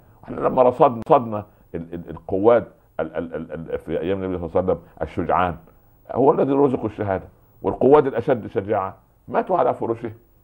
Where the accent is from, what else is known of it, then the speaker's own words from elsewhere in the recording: Egypt; معاه منديل يسموه عندنا في مصر منديل محلاه